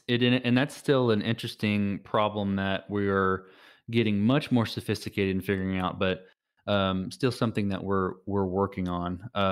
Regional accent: Texas, United States; I guess Texas is its own thing. Maybe that's because I'm a Texan.

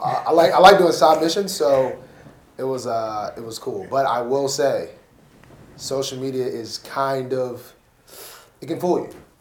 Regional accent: United States; I'm very American when it comes to, like, I thought for the longest it was like Toronto, Canada.

